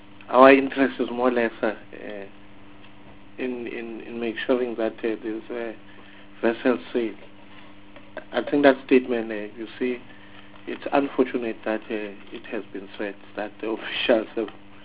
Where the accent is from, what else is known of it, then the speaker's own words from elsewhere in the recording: South Africa; By the look of things, I'm a South African.